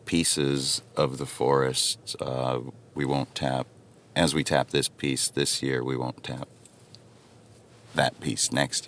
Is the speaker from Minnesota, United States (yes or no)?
yes; White Earth, Minnesota, United States; from White Earth Indian Reservation